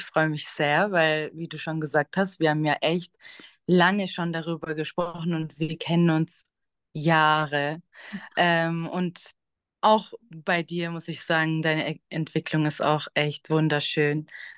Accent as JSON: {"language": "German", "region": "Baden-Württemberg", "country": "Germany", "said": "Ich komme ursprünglich aus Nähe Stuttgart. Mittlerweile wohne ich jetzt in Ludwigsburg."}